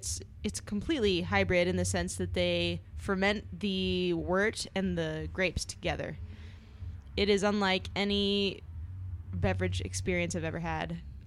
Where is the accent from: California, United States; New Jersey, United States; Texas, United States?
New Jersey, United States; But I'm like, yeah, I'm from Jersey. Like, I grew up there.